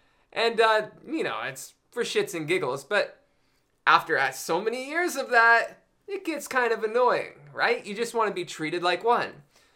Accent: England, United Kingdom; even though I'm from England, where English is born.

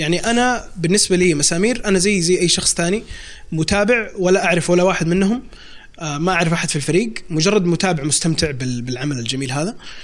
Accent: Saudi Arabia; وبعدين جات السينما عندنا في السعودية

